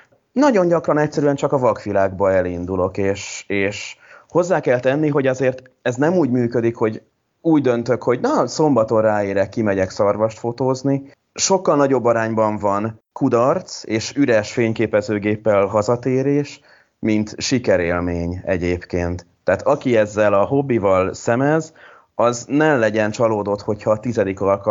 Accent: Budapest, Hungary; Egyébként én is budapesti vagyok

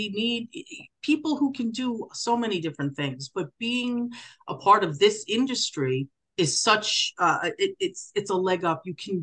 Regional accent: Long Island, New York, United States; I'm from Long Island. I should be rooting for them, but I don't know them.

